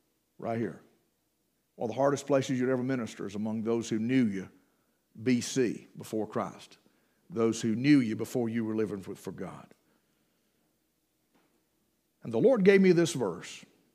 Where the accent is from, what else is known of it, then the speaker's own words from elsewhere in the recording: Brevard, United States; So I was able to transfer back to my hometown, and I knew everybody, and I knew the roads, I knew the people.